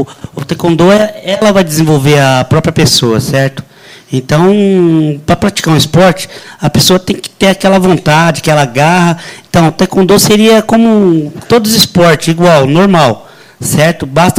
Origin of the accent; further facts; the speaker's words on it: São Paulo, Brazil; born there; moved away as an adult; now in Guaxupé, Brazil; Não, nós somos nascidos em São Paulo. Certo? Nós estamos localizados em Guaxupé há 15 anos.